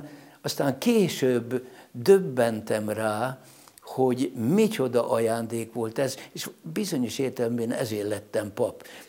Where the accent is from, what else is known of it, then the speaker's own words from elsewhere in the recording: Győrzámoly, Győr-Moson-Sopron, Hungary; nem egykeként nőttem fel, hanem ebben a nagy családban, ez Győr Zámói volt, édesanyám oda ment vissza, és egy csodálatos falu közösségbe kerültem